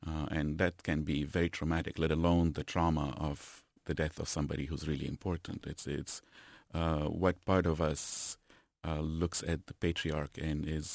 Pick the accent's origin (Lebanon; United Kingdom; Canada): Lebanon; now in United States; When I was, for me, the idea of when I was in growing up in Lebanon, I wanted to be an American more than anything. And then when I came over here, I look back at Lebanon and I consider that that's more where I belong.